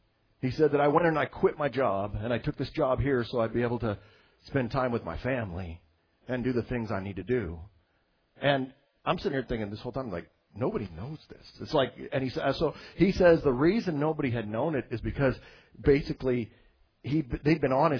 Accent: Juneau, Alaska, United States; I mean, other than pleasantries of, yeah, I'm from Juneau, and, yeah, you know, all this stuff, Alaska, whatever.

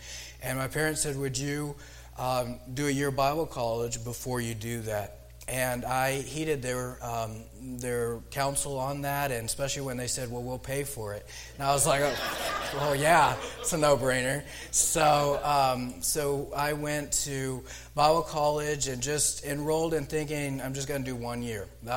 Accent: Papua New Guinea; we moved to Papua New Guinea as missionaries. And I was 5 years old. Loved growing up in New Guinea, enjoyed playing with the locals. I picked up the language.

